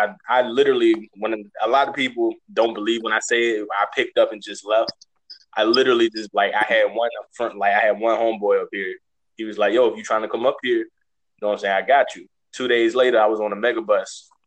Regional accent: Jacksonville, Florida, United States; now in Philadelphia, United States; I'm from Jacksonville, Florida. Okay. But I stay in Philadelphia.

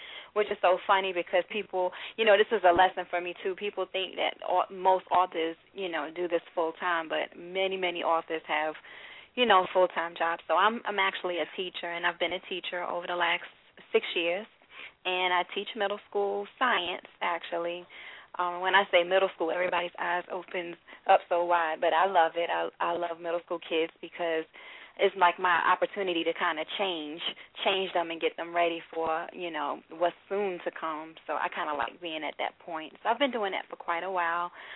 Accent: New York, United States; also born or lived in Norfolk, United States; now in Virginia Beach, United States; Well, originally I'm actually from the Bronx, New York, born and raised. And college years, I actually moved out to Virginia, Norfolk, Virginia, and I now live in Virginia Beach.

